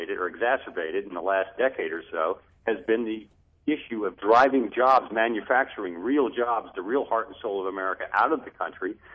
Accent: United States; I am not a Republican, and I am not a Democrat. I am an American, so the left-right thing doesn't work for me.

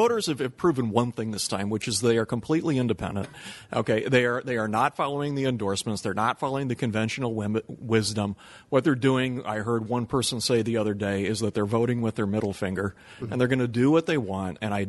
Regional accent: Chicago, Illinois, United States; I mean, hey, we're from Chicago. We know how to count votes.

